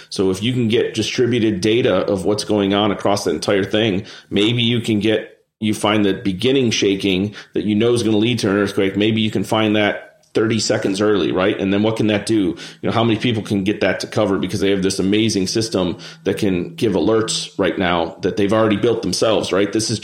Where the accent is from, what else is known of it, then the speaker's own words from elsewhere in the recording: Cleveland, Ohio, United States; moved away as an adult; Cleveland. We grew up in Cleveland. Neither of us are there anymore, but that's where we grew up.